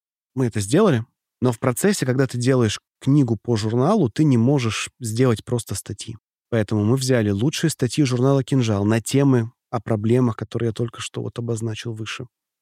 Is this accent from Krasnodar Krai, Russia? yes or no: yes; Krasnodar Krai, Russia; accent: Kuban; где-то вы простите меня за мой кубанский акцент.